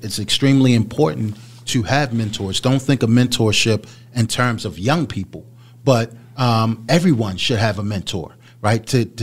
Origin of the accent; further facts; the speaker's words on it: Baltimore, Maryland, United States; I'm from West Baltimore, born and raised.